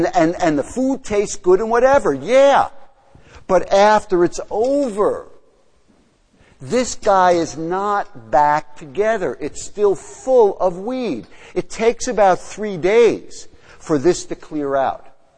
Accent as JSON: {"language": "English", "region": "New York", "country": "United States", "accent": "New York", "said": "So you might be tripping on my shirt or my New York accent or something, right?"}